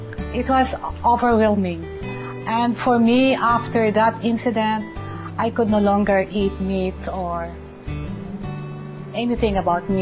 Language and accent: English; Manila, Metro Manila, Philippines; and I'm from Manila, Philippines.